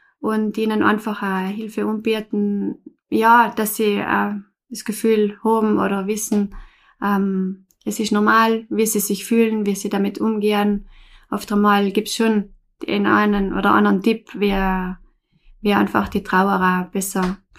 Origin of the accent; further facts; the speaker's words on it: Merano, Trentino-Alto Adige, Italy; ich komme aus Meran, bin 35 Jahre alt